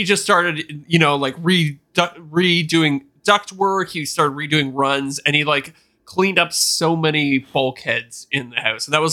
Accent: Canada; Because I'm a Canadian, as many of you know, and when I went to enter my Canadian address

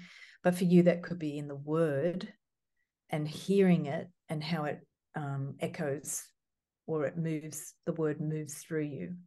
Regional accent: Australia; because growing up in Australia, people didn't have body hair like me. I'm Mediterranean and we have body hair everywhere.

